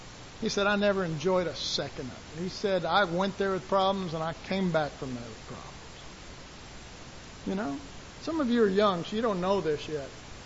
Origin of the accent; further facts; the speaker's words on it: Dallas, Texas, United States; And I was raised in Oak Cliff. I was raised in foster homes. I lived in orphanages.